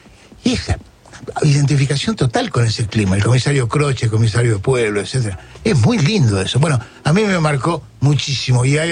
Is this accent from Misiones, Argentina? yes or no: no; Buenos Aires Province, Argentina; Somos muchos bonaerenses, que no es el interior, es otra cosa, ni tampoco es el conurbano.